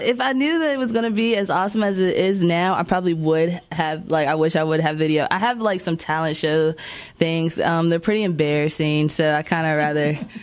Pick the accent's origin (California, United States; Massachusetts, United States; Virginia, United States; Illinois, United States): Virginia, United States; Staunton; I'm from Stanton, Virginia